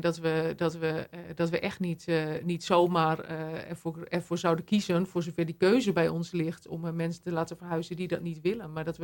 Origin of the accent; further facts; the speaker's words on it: Langelo, Drenthe, Netherlands; Uit Langelo. Ja, ja, het mooie Langelo.